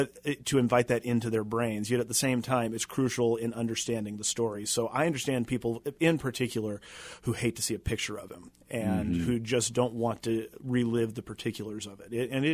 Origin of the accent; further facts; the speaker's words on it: Kansas City, United States; all anybody from New York wanted to talk about when they found out I was from the Kansas City area were these shootings.